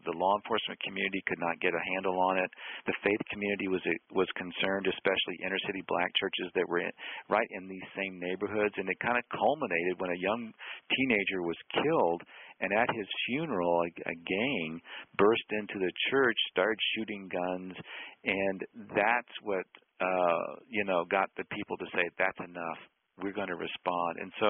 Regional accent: the South, United States; And he was from New York and I was from the South. And I literally busted every stereotype he had of what it meant, what he thought it meant to be a evangelical Christian from the South.

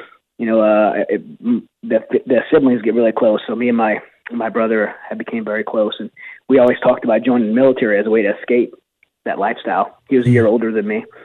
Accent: Louisiana, United States; I think culturally, I grew up in South Louisiana, and Catholicism was really, you know, rooted in the culture

